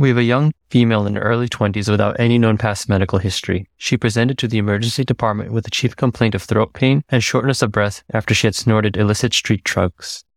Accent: New York, United States; also born or lived in Texas / Rhode Island; I'm originally from New York. I did my undergrad med school in Texas, went to med school at Texas A&M University, go Aggies.

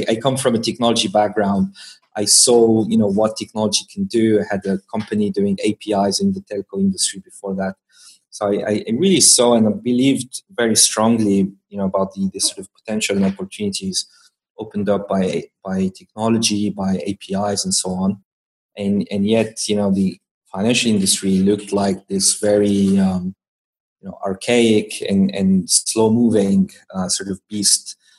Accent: Algeria; moved away; also born or lived in France; I grew up in Algeria, North Africa, and then went to study in France.

